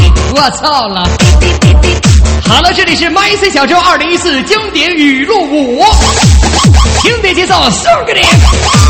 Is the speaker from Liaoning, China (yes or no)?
no; Qingdao, Shandong, China; 大家好，我是来自山东青岛的男孩，